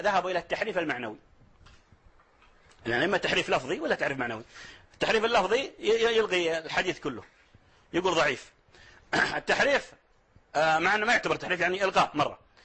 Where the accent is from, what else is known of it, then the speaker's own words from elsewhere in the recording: Saudi Arabia; عندنا في السعودية